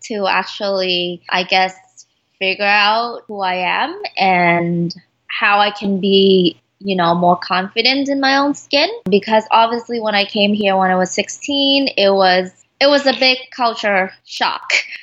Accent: Vietnam; moved away as an adult; now in Canada; So I'm Vietnamese, 100%. I was born and raised in Vietnam, and I came to Canada in 2006. As an international student. So I've been away from home for like a little bit over 10 years now.

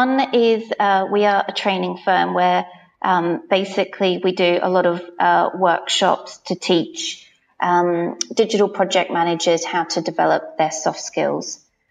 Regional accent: Australia; now in United Kingdom; I'm Australian myself. And I've lived in the UK for 7 odd years now.

